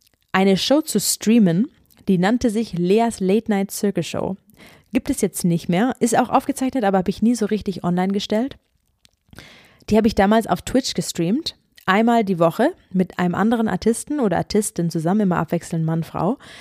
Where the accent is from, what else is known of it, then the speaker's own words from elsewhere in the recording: Ulm, Baden-Württemberg, Germany; nach dieser Zeit in Kanada, war ich wieder ein bisschen in Ulm, wo ich herkomme.